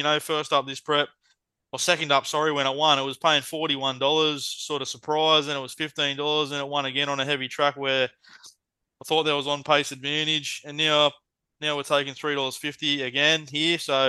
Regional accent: Kembla Grange, New South Wales, Australia; Mate, we'll go to my hometown now, Kembla Grange.

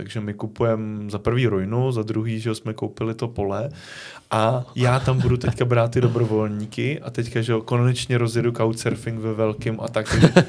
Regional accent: Sušice, Plzeň Region, Czechia; že já jsem původně ze Sušice, tak ze Sušice by jsem na kajaku chtěl dojet do moře

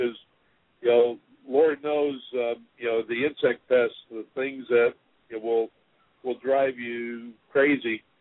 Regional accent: New York, United States; I grew up in the Finger Lakes area of upstate New York

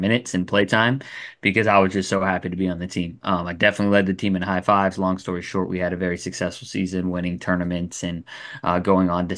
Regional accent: California, United States; So I'm from Humboldt County and went to Arcata High School.

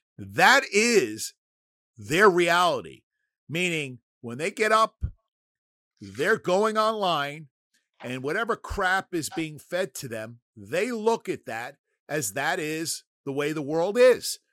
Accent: New York, United States; Now, listen, I grew up in New York.

